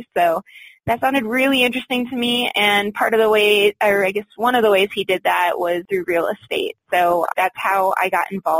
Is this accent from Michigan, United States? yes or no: yes; Michigan, United States; So I grew up in Michigan. My first base was in Florida, which is why I tend to have property down there. And of course, now I'm in Colorado.